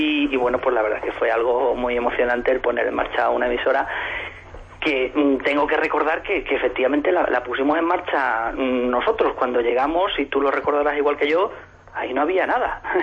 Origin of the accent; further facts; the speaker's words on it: Écija, Andalusia, Spain; now in Segovia, Spain; yo soy andaluz, soy de Écija.